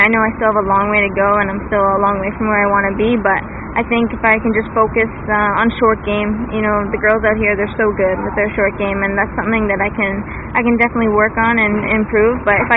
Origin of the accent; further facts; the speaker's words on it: Sacramento, California, United States; one in my hometown of Sacramento